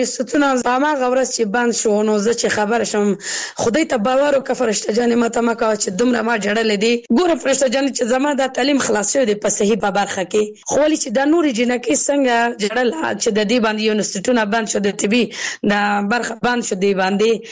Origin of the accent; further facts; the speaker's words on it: Kabul, Afghanistan; moved away; زه اوس بل ولایت کې سیګم زه خپل د کابل ولایت نه یم